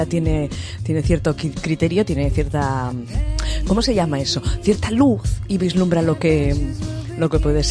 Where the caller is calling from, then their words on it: Córdoba, Argentina; soy de Córdoba, Argentina, tengo 20 años